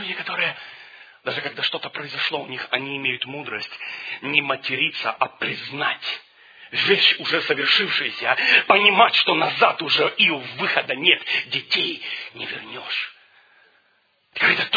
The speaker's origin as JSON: {"language": "Russian", "country": "Ukraine", "tie": "born there", "said": "Первые годы моей молодости, знаете, когда мы родились на Украине, мать работает на двух работах"}